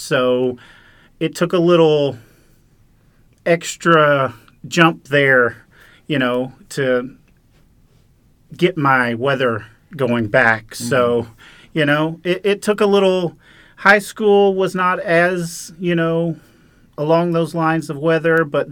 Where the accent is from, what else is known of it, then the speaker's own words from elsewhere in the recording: Camden, Arkansas, United States; Well, I initially was born and raised in South Arkansas in Camden. I went to school in Magnolia at SAU and graduated in 2011.